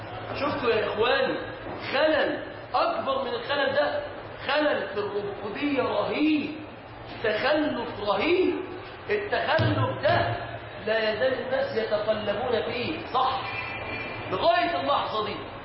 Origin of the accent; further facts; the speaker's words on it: Mansoura, Dakahlia, Egypt; انا فلاح من المنصورة